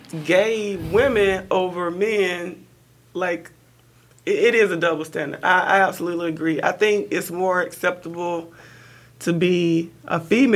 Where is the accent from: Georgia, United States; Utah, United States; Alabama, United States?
Georgia, United States; Atlanta; You know, I'm from Georgia, so Atlanta, you know, we see it like every day, all day.